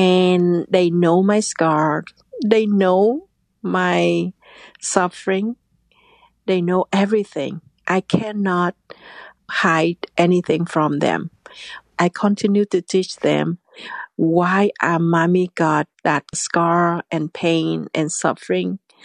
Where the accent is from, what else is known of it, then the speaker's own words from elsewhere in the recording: Vietnam; English is a second language; I was raised in a different religion. I was raised in the Cao Dai religion in Vietnam.